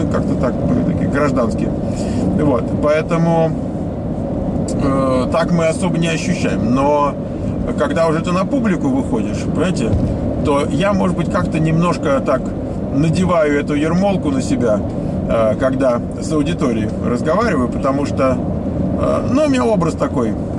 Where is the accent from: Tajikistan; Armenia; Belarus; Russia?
Russia; Moscow; accent: Moscow; я же из Москвы, у меня вполне такой московский прононс